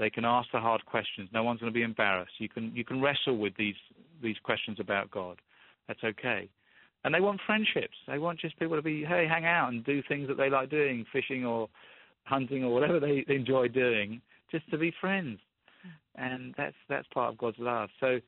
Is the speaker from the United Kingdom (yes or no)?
yes; United Kingdom; I'm a Brit, so we like tea.